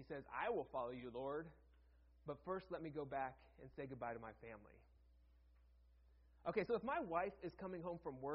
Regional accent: Ohio, United States; I remember growing up in Ohio and just going out, and one of the things that you do, you spend a day turning the dirt over.

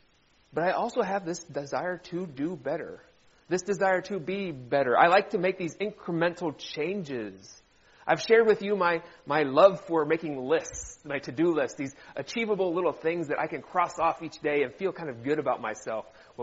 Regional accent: Ohio, United States; moved away as an adult; now in Virginia, United States; So I had the wonderful pleasure of traveling to my home state of Ohio over Christmas.

